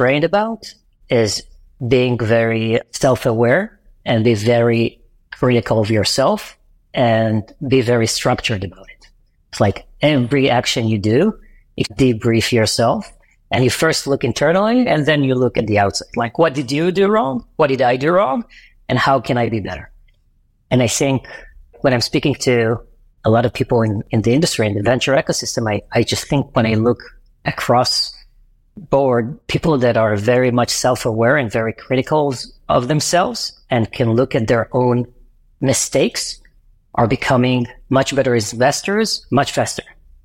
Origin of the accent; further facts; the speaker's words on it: Israel; I'm from Israel.